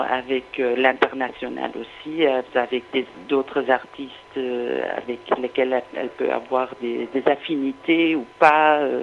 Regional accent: Belgium; now in Copenhagen, Denmark; moi je suis belge en fait, donc je suis arrivée à Copenhague début des années 90

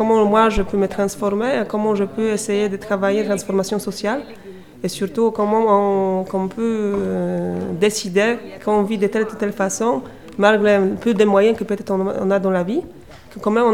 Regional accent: Poland; French is a second language; c'est je suis polonaise.

